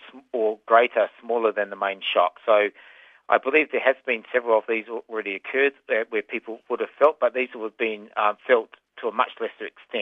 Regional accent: New Zealand; I'm from New Zealand, and I remember when I was a child

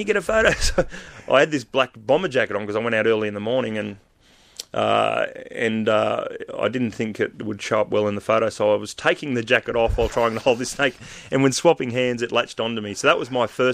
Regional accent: Penrith, New South Wales, Australia; well, I grew up in Western Sydney at a town called Penrith.

